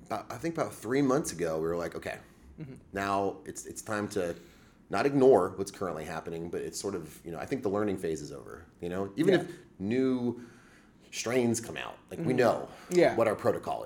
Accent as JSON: {"language": "English", "town": "Oviedo", "region": "Florida", "country": "United States", "said": "So, and I'm from Oviedo. So I know what's going on out there."}